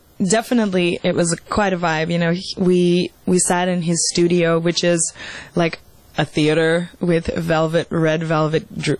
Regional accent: Moscow, Russia; also born or lived in Australia; now in Miami, United States; Yeah, and those are vastly different places. You know, Russia is, I mean, Moscow

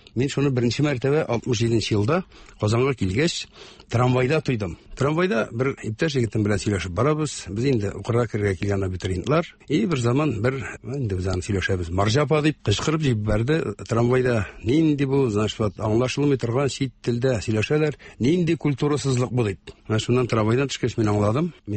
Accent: Apaz, Tatarstan, Russia; also born or lived in Arsk; Арсадан. Апаз дигән авылдан.

